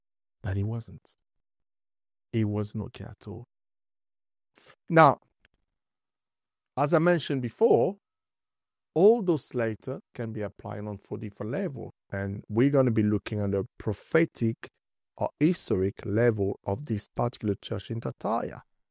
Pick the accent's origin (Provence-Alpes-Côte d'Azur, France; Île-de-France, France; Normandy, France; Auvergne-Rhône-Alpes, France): Île-de-France, France; Paris; Obviously, I'm from France, for those who don't know. I just grew up in Paris and so on.